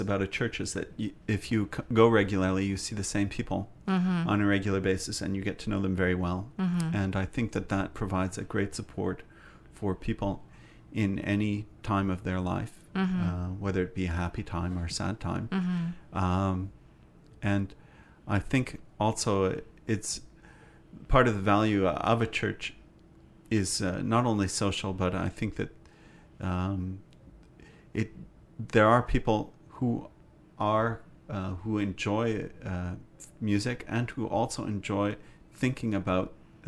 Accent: Saskatchewan, Canada; I'm from Saskatchewan.

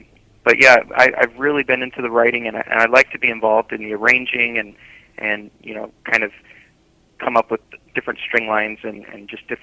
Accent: Phoenix, Arizona, United States; And every year, David comes to my hometown, Phoenix, to do a big charity event.

